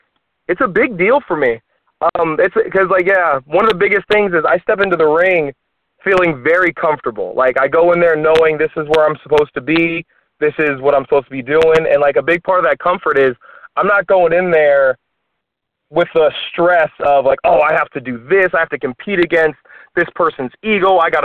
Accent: Vallejo, California, United States; I grew up in Vallejo in the Bay Area, and not a lot really going on there.

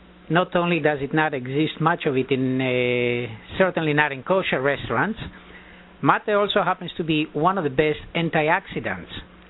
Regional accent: Montevideo, Uruguay; When I grew up in Montevideo, the population would eat

